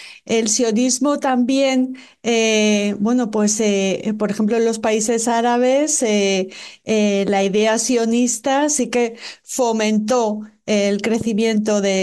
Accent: Spain; yo me siento española independientemente de que sea judía

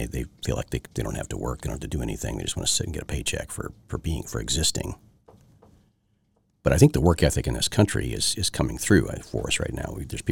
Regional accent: United States; because that's the way I am, because I'm American.

